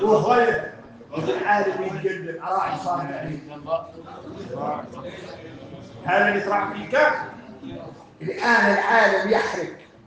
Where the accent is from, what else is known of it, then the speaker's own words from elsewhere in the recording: Mauritania; احنا موريتاني